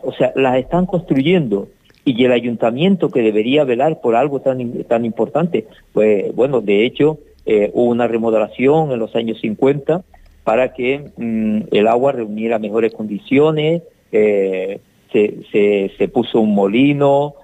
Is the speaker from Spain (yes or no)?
yes; Canary Islands, Spain; cuando yo salí de Fuerteventura por primera vez, vi un paisaje totalmente diferente, verde, lleno de exuberancia